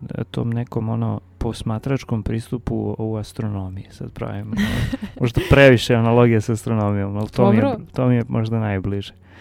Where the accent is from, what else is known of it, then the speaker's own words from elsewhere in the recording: Kuršumlija, Southern and Eastern Serbia, Serbia; ja sam, ono, iz Kuršumlije poreklom.